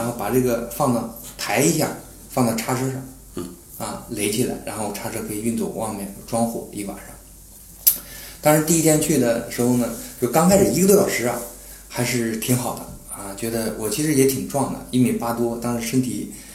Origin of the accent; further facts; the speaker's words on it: Northeast China, China; accent: Northeastern Mandarin; 我们东北话有一句叫“傻小子睡凉炕，全民火力壮”。